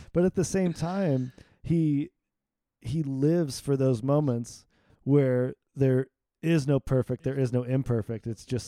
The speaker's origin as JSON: {"language": "English", "region": "Michigan", "country": "United States", "tie": "born or raised there", "said": "when I was growing up in Michigan, I lived in like near Detroit."}